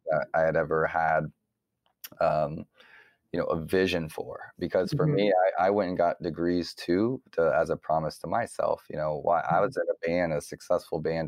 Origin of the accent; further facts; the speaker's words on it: DR Congo; I grew up in Congo, very passionate.